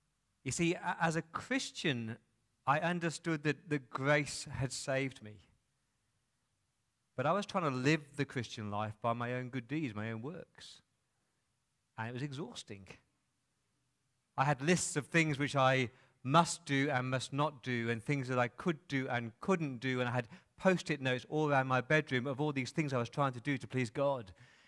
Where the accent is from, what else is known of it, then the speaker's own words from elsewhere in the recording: England, United Kingdom; I'm an Englishman.